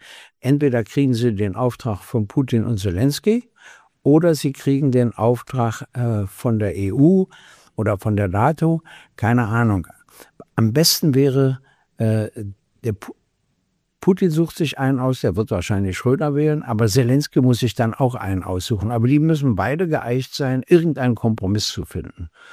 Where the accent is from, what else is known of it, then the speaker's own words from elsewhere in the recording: Berlin, Germany; Und dann bin ich ja nun mal in Berlin aufgewachsen.